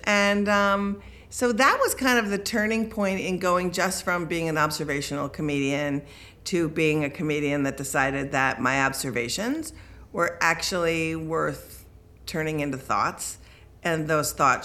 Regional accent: Minnesota, United States; And I instantly felt terrible because I'm from Minnesota.

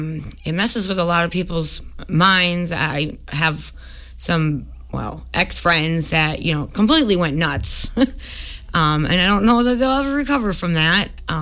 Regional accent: Richland Center, Wisconsin, United States; I did. I was born in Richland Center. I went to Ithaca High School. I had a baby my sophomore year. I got my HSED in 2019. I moved away for quite a while.

